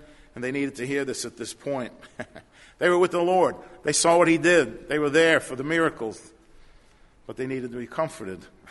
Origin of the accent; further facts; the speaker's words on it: New Jersey, United States; I'm from New Jersey. You know, it's a little thick.